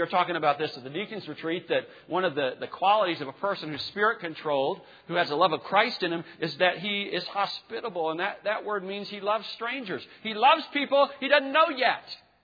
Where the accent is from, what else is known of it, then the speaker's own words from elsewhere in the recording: Greenville, United States; I mean, I grew up in Greenville, and over the last 15, 20 years, I mean, Greenville has just exploded.